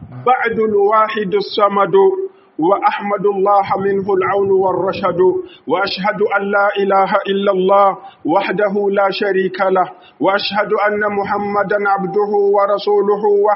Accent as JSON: {"language": "Arabic", "country": "Niger", "said": "اللهم احمي بلادنا النيجر"}